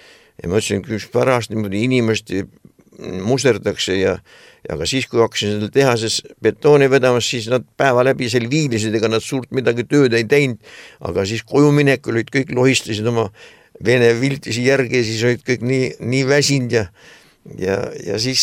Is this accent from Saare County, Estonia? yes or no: yes; Saare County, Estonia; pärast uutes 3-4 kuud olen Tallinnas ja ülejäänud ajal on rohkem ikka Saaremaal oma kodus, kus nagu olen sündinud ja kasvanud